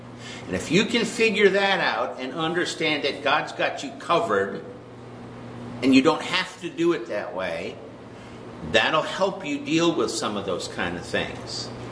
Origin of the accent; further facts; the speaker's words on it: New York, United States; accent: New York; Add in my New York accent, that doesn't help me at all.